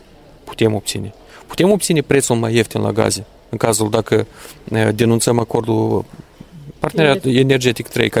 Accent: Moldova; Noi trebuie să ne mândrim că suntem moldoveni

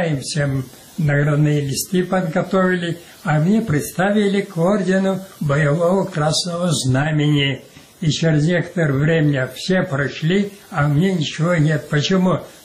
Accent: Crimea, Ukraine; когда узнали, что я крымский татарин офицер

